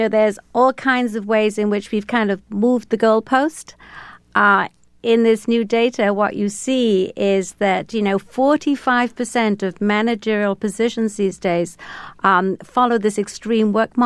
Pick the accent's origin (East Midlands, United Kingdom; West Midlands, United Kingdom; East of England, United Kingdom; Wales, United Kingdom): Wales, United Kingdom; I grew up in the Welsh coal mining valleys.